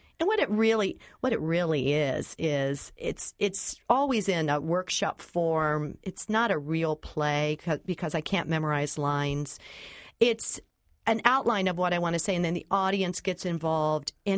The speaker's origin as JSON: {"language": "English", "town": "Columbus", "region": "Ohio", "country": "United States", "tie": "born or raised there", "said": "I grew up on the west side. I was born on Eakin Road and later moved to Talbot Place. I went to several different Catholic schools on the west side"}